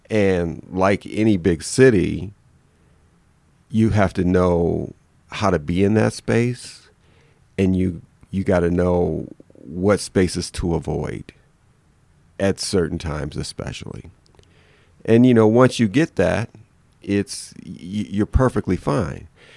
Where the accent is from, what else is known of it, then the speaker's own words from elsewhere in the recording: Detroit, Michigan, United States; I'll say to people sometimes, I'm from Detroit.